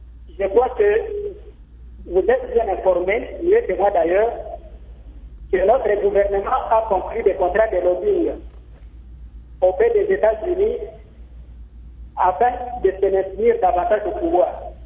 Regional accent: DR Congo; Ici, chez nous, à RDC

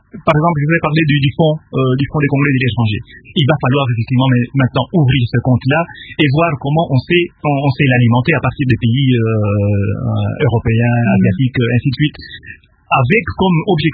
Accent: Brussels, Belgium; Moi, personnellement, évidemment, je viens de Belgique.

